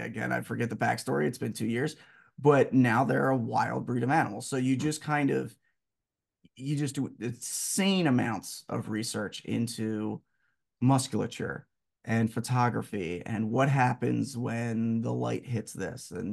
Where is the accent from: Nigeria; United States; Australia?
United States; Delaware; Like, as we stated before, I'm from Delaware.